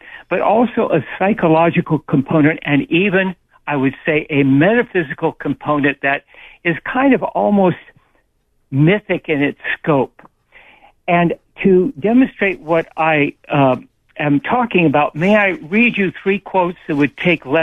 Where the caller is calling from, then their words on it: Santa Cruz, California, United States; I'm calling from Santa Cruz.